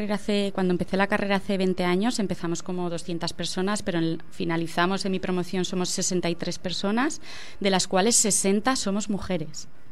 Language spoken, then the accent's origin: Spanish; Binaced, Aragon, Spain; yo quería irme a trabajar un año al extranjero, luego vivir en Barcelona, lo típico, ¿no? Pero decidí volver a mi pueblo, que yo soy de Vinaced